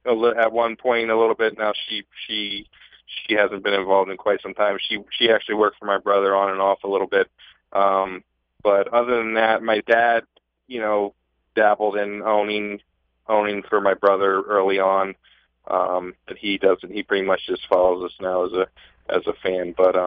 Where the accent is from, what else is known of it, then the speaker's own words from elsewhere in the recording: Bowie, Maryland, United States; Just kind of growing up in Bowie with the track so close to us there when they were still running.